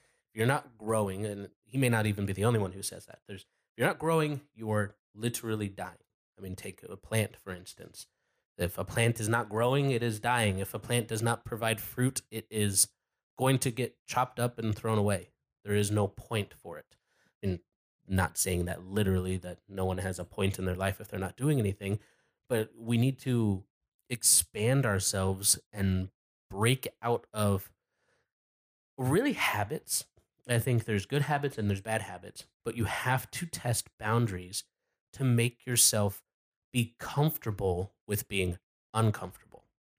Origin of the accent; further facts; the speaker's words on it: Colorado, United States; now in California, United States; I mean, I grew up in Colorado, right?